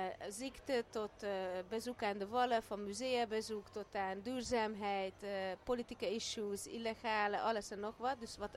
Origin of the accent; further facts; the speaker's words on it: Budapest, Hungary; Kijk, dat was toen Oostblok waar ik vandaan kwam. Ik kom uit Budapest.